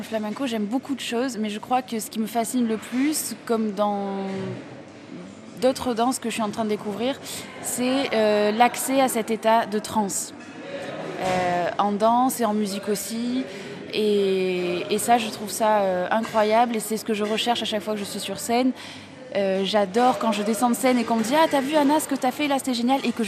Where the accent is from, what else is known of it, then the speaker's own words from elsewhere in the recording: Marseille, Provence-Alpes-Côte d'Azur, France; Et je suis revenue dans ma ville natale à Marseille en 2018